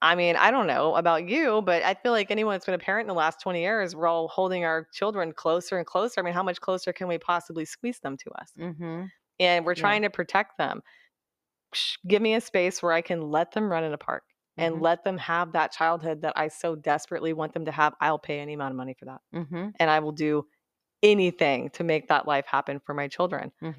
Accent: Dallas, Texas, United States; also born or lived in Austin; I was raised in the urban life, concrete jungle mm-hmm. city. I was raised in Dallas and Austin.

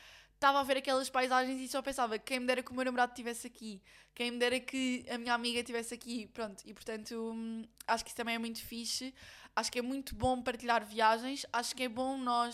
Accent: Portugal; Eu disse, ah, sou de Portugal.

